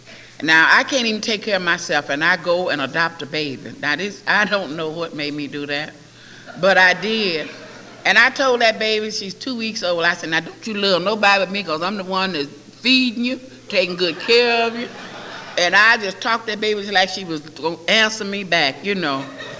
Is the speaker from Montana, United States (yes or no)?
no; Georgia, United States; moved away; When I moved out here, I was mad with everybody in my hometown. I didn't even care if Georgia dropped off the map.